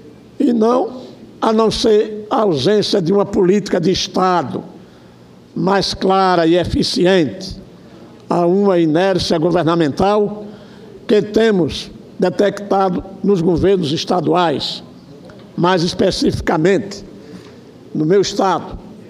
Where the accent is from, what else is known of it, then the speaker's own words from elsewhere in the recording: Alagoas, Brazil; há 13 hotéis sendo construídos lá no meu estado. Mas todos sabemos que o turismo sozinho não conseguirá sustentar toda a economia de Alagoas, particularmente do Nordeste brasileiro